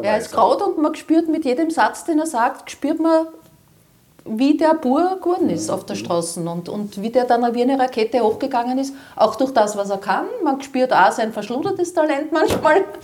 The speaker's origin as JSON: {"language": "German", "town": "Dornbach", "region": "Vienna", "country": "Austria", "said": "Ich komme aus Dornbach"}